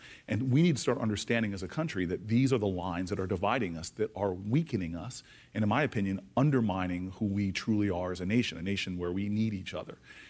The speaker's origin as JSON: {"language": "English", "town": "Harrington Park", "region": "New Jersey", "country": "United States", "tie": "born or raised there", "said": "Do you know how many black people lived in Harrington Park when I grew up?"}